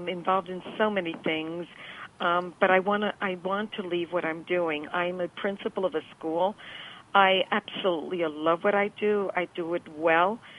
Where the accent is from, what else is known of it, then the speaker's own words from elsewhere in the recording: New York, United States; we're both Jewish. And it was just uncanny because I met him in Argentina, and I'm a New Yorker.